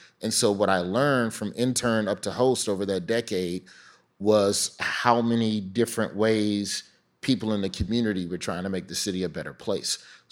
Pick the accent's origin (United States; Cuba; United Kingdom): United Kingdom; Birmingham, West Midlands; Growing up in Birmingham